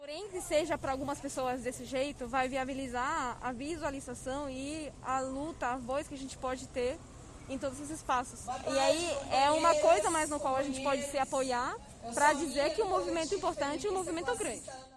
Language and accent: Portuguese; Bolivia; Portuguese is a second language; eu tenho 23 anos, eu sou estudante de cinema na UNILA, sou boliviana.